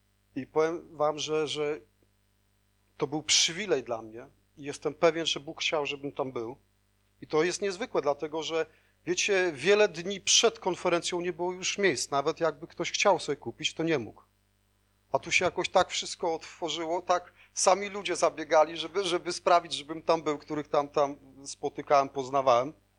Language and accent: Polish; Świdnik, Lublin Voivodeship, Poland; mówię, jestem ze Świdnika, jestem liderem, mówię, z kościoła protestanckiego.